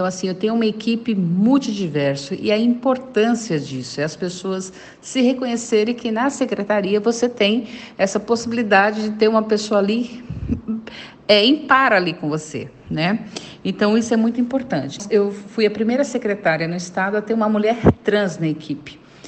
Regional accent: Paraná, Brazil; moved away; Sou paranaense, me mudei para Alagoas em meados dos anos 80

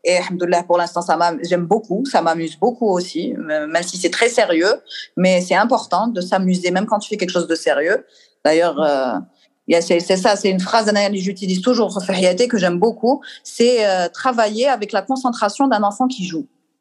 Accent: Algeria; on est des Algériens, quoi.

